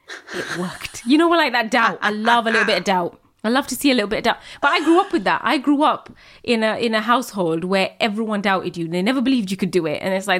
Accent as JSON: {"language": "English", "country": "United Kingdom", "said": "I am a daughter of an immigrant. I'm British, Muslim, Bangladeshi, brown woman."}